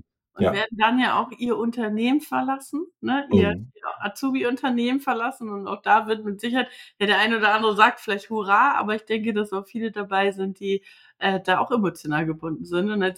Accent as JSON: {"language": "German", "region": "Northern Germany", "country": "Germany", "said": "Aber wir kommen aus dem Norden."}